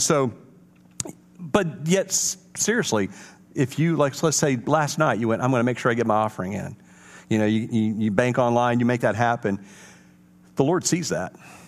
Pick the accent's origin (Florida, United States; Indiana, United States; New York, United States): Indiana, United States; I grew up in Indiana, and basketball was everything.